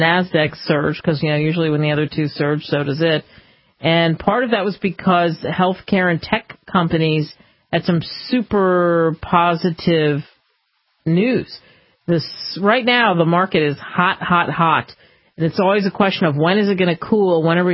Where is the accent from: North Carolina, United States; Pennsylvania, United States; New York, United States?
Pennsylvania, United States; Philadelphia; My hometown, Philadelphia.